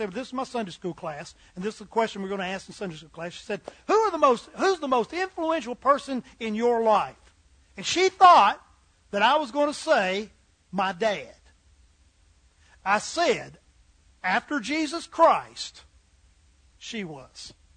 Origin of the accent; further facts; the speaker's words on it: United States; born there; I'm glad I was born in America. And I am grateful that people want to come here.